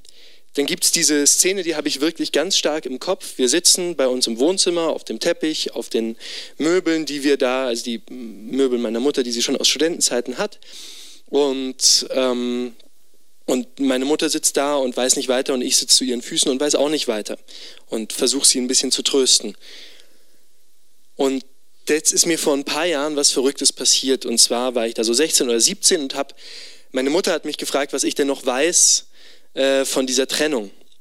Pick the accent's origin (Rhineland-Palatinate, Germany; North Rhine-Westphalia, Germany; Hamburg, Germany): Rhineland-Palatinate, Germany; Mainz; ich komme aus Mainz.